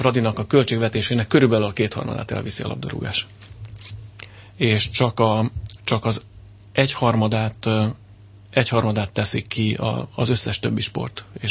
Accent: Budapest, Hungary; Közben én Pest Erzsébeten nőttem fel, és most Soroksáron élek.

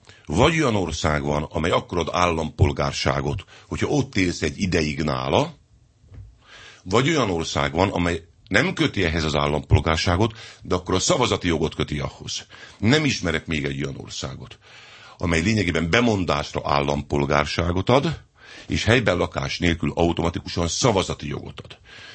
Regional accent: Pápa, Veszprém County, Hungary; Én pápai vagyok.

